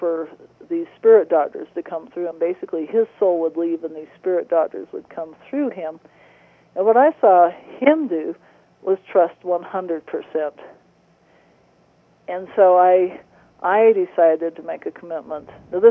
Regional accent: Salt Lake City, Utah, United States; I had early childhood church experiences growing up in Salt Lake City with the Mormon church

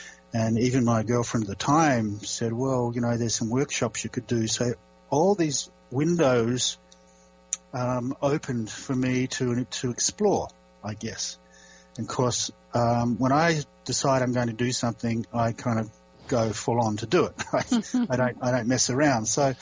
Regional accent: Adelaide, South Australia, Australia; When I was born in Australia and lived in Adelaide in South Australia and was brought up there

